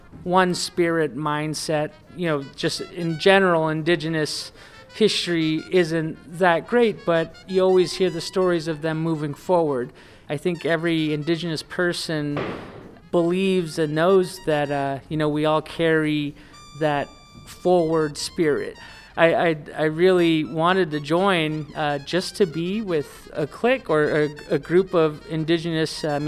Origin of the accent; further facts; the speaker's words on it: United States; I'm from the Diné tribe, the Navajo Nation.